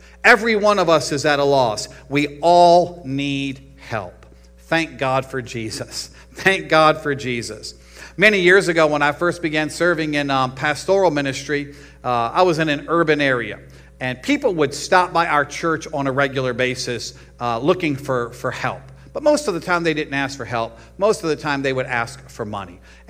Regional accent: Virginia, United States; It was right there in Virginia, but it was out in rural Virginia.

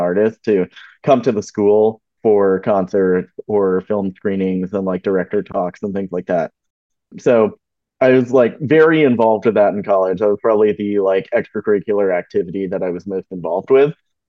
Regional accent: Maine, United States; that was sort of the path for me going from growing up in Maine to through college.

